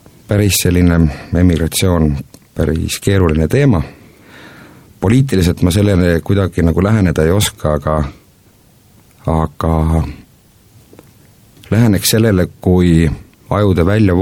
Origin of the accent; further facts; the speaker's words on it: Pihtla, Saare County, Estonia; born there; olen sündinud Pihtla vallas, käinud Kaali koolis ja vanemad elavad mul seal